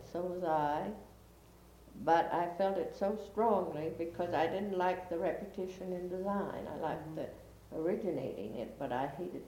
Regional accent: Yonkers, New York, United States; born there; Well, I was born in Yonkers, New York, and I knew Yonkers is a village.

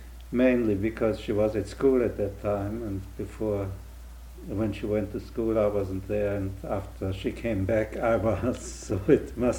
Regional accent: Vienna, Austria; I grew up in Vienna. And when I was 6 years old, World War I started.

